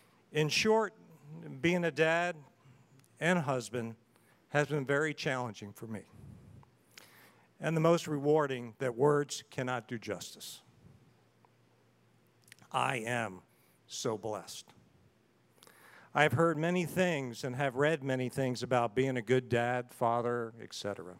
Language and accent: English; Baltimore, Maryland, United States; born there; I was born in Baltimore, Maryland, raised by a stay-at-home mom, a father who worked hard as a machinist and played hard.